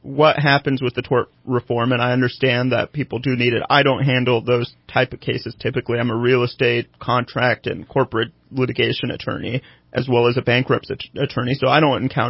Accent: Red Bluff, California, United States; and we were the first East Indian family of ethnicity to move to the Red Bluff area.

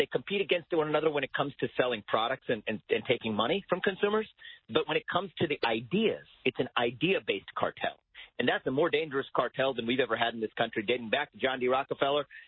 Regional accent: Cincinnati, Ohio, United States; take my hometown in Cincinnati, the Cincinnati Inquirer

